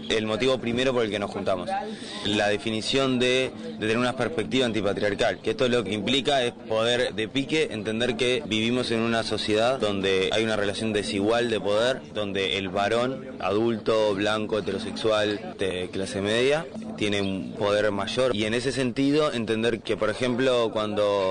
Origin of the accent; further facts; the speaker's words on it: Montevideo, Uruguay; soy de Montevideo